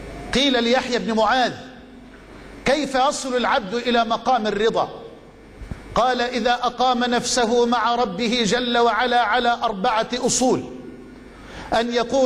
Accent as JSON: {"language": "Arabic", "country": "Egypt", "said": "قصة رجل عندنا في مصر من الأغنياء"}